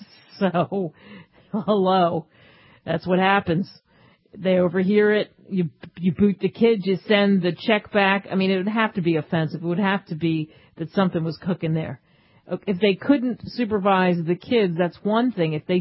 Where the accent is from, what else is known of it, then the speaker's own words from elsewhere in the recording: Philadelphia, Pennsylvania, United States; This story got a lot of headlines from my hometown, Philadelphia.